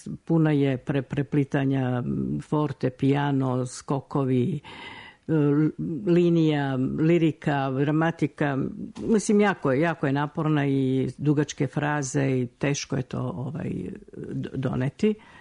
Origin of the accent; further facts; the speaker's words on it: Podgorica, Montenegro; Moje detinjstvo u Podgorici, tadašnjem Titogradu. Imala sam 13 godina i učenica osnovne škole